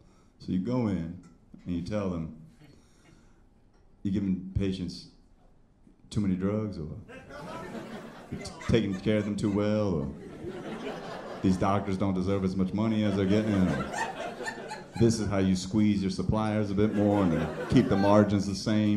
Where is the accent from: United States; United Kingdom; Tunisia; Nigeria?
United States; Parsippany, New Jersey; I'm from Parsippany, and we didn't have a lot of you where we grew up.